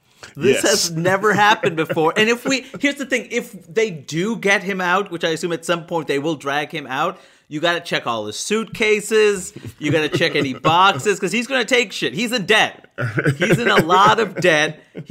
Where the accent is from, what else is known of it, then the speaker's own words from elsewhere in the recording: South India, India; I know that when I've been to North India, people know I'm South Indian.